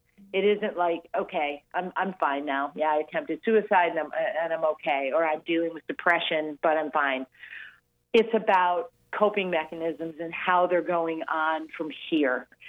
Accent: Detroit, Michigan, United States; I'm from Detroit, so we've been back to Detroit a couple of times.

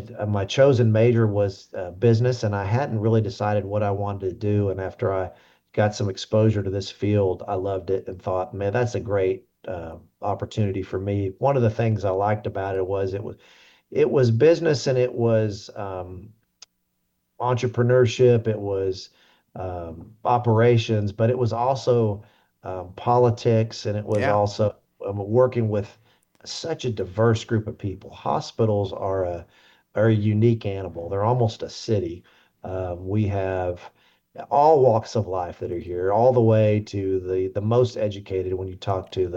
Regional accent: Lawton, Oklahoma, United States; also born or lived in Virginia / Dallas; I was a Lawton kid. I was born and raised in Lawton, and I learned that I didn't want to be outside Oklahoma.

